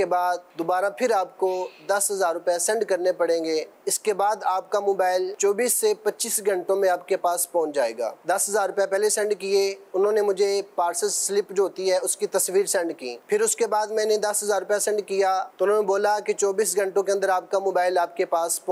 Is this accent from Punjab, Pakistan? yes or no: yes; Lahore, Punjab, Pakistan; اور میں پنجاب لاہور سے ہوں۔